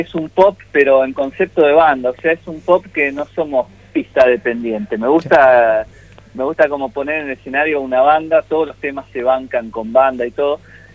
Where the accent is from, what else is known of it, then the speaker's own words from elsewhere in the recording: San Cristóbal, Argentina; yo soy de San Cristóbal y allá había un programa